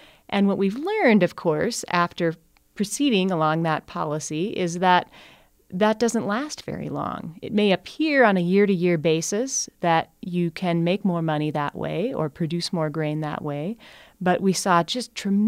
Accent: Missoula, Montana, United States; I am from Missoula.

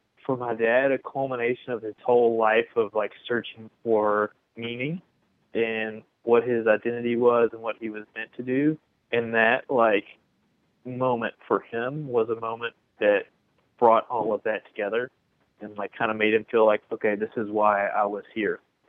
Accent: Bardstown, Kentucky, United States; There are a lot of people in my hometown that did vote for this and did kind of support this agenda.

